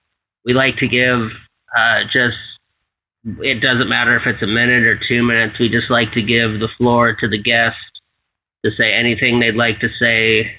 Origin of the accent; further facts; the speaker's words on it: Hawaii, United States; I'm from Hawaii, so I'm going to have a couple Hawaii guests on next week.